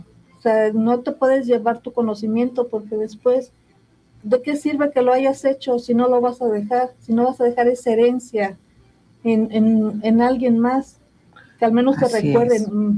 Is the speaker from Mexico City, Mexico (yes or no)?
no; Iguala, Guerrero, Mexico; now in Tlaltizapán, Mexico; yo soy de Iguala, tengo 20 años viviendo en Tlaltizapán